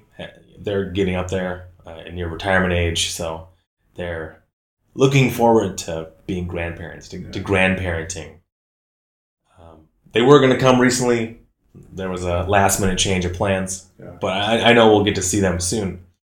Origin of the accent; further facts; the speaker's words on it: Minnesota, United States; I grew up in Minnesota, a small town, 5,000 people.